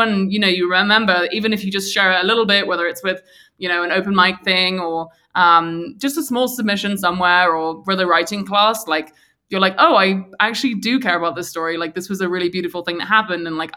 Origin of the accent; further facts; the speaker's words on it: London, United Kingdom; growing up in London.